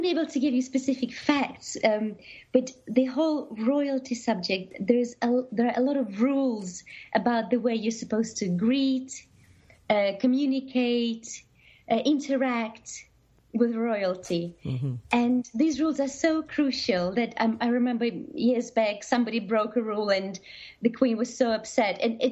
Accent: Ukraine; moved away; I am originally from Ukraine

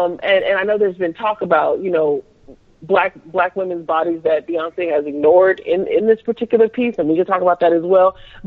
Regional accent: Houston, Texas, United States; I'm in the Beehive. I'm from Houston.

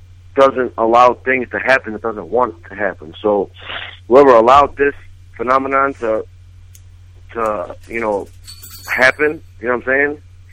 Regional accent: United States; I am American. I have a right to do this.

